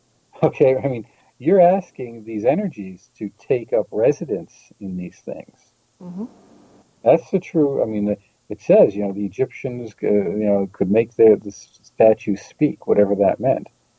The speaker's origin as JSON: {"language": "English", "region": "Pennsylvania", "country": "United States", "tie": "born or raised there", "said": "I grew up around Pennsylvania German style Barocca, which was medieval magic."}